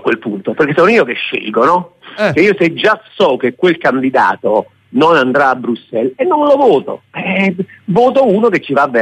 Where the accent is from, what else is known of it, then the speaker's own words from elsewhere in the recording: Naples, Campania, Italy; born there; now in Rome, Italy; Io sono napoletano di nascita